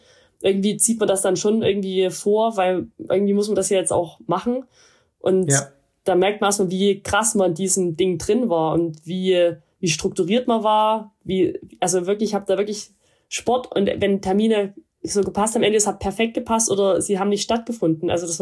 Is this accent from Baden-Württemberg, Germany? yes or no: no; Saxony, Germany; ich komme ja ursprünglich aus dem Erzgebirge, da gibt's auch ein paar kleine Gipfel, das ist jetzt auch landschaftlich schön